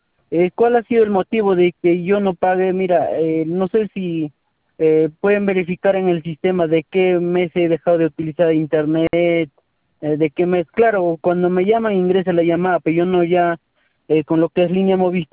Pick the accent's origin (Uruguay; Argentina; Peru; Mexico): Peru; Chincheros, Apurímac; yo soy de Apurímac, que pertenezco al distrito y provincia de Chincheros, ¿no? Entonces yo vivo en un centro poblado